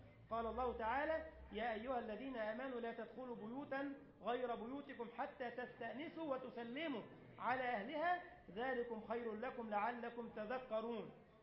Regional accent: Giza, Giza Governorate, Egypt; يعني احنا عندنا في الجيزة ما روح ادي درس ما بعرفش ادي الدرس

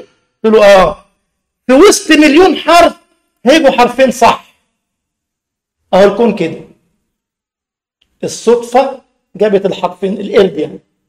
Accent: Egypt; دول الثلاثه اللي قاعدين تروح عندنا في مصر كمان جبليه القرود في حديقه الحيوان في الجيزه

